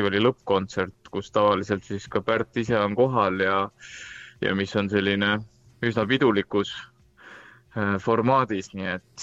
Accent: Rapla, Rapla County, Estonia; kui ma nii-öelda kooliajal Raplas õppisin ja oma ema kooris laulsin

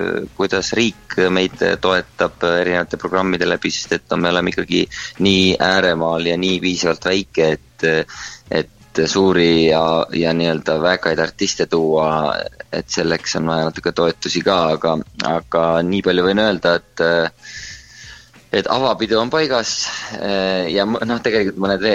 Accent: Võru County, Estonia; see on Treski külas, see on põhimõtteliselt minu koduküla nagu kõrvalkülas

